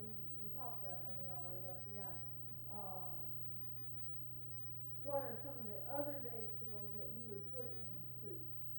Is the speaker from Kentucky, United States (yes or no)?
yes; Kentucky, United States; moved away; Well, when I grew up in Kentucky, I talked about pecan, but we didn't have any.